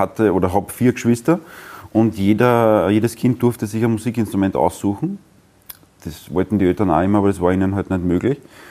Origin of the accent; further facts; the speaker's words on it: Prottes, Lower Austria, Austria; also born or lived in Vienna; Geboren bin ich in Wien und aufgewachsen in Brottes im Weinviertel.